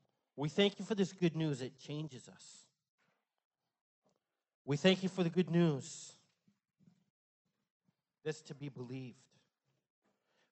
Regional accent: Maine, United States; I grew up in Maine. We went to school. We didn't care about the snow.

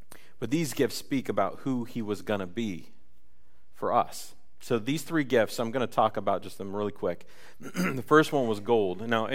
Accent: Bowling Green, Ohio, United States; born there; I was born in Bowling Green, Ohio. That is the flattest part of Ohio, and it's boring.

